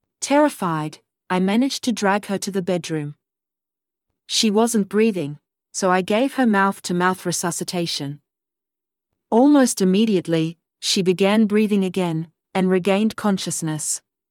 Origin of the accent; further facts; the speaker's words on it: Sydney, New South Wales, Australia; So made a beeline for Sydney, my hometown, where I knew I'd be supported, as I recovered from the split.